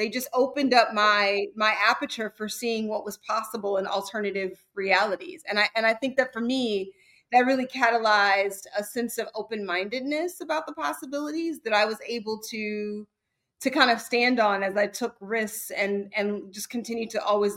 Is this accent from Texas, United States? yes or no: no; Milwaukee, Wisconsin, United States; My childhood growing up in Milwaukee was two things. It was the middle class and the safety of the middle class, and it was also an experience with just collapse.